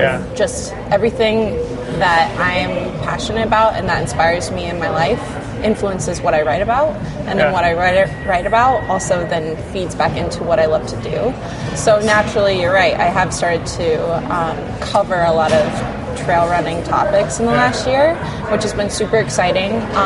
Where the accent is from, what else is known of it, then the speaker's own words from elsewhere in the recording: Telluride, Colorado, United States; I'm from Southwest Colorado. I'm from Telluride. I'm also from outside of Durango, Colorado.